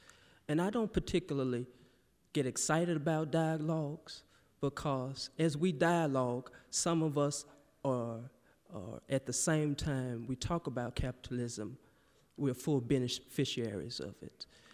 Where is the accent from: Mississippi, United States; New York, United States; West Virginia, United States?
Mississippi, United States; I'm from Mississippi.